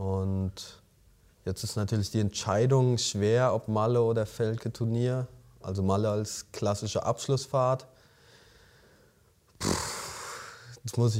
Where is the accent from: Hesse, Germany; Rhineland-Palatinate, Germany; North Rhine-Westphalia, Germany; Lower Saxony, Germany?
Rhineland-Palatinate, Germany; Bad Sobernheim; ein Spaßturnier aus Sobernheim, bei mir, wo ich herkomme, in der Pfalz.